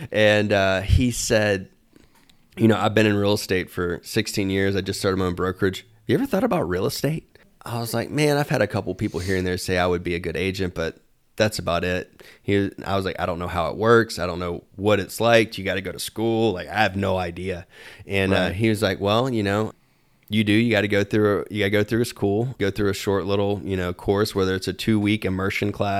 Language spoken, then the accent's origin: English; Augusta, Georgia, United States; I grew up in Augusta, Georgia, and the first time I went out west, I was 17